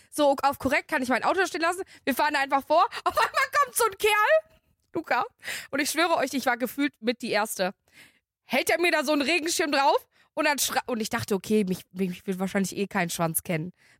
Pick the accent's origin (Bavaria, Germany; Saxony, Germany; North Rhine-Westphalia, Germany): North Rhine-Westphalia, Germany; Bielefeld; ich komme aus Bielefeld.